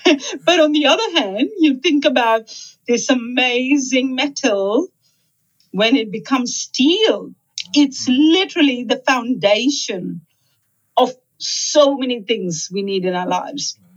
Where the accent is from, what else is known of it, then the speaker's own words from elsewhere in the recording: Mumbai, Maharashtra, India; I just remember as a kid growing up in Mumbai